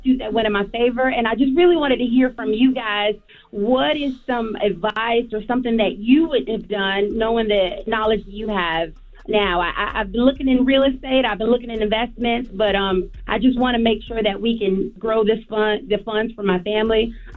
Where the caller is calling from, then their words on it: Virginia, United States; I'm calling from Virginia, and I really wanted to ask you guys about some financial advice.